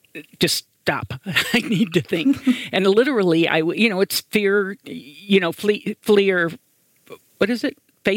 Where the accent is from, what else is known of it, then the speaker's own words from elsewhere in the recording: Indiana, United States; I'm from Indiana, so I'm pretty traditional, I think, and I'm one of 12 children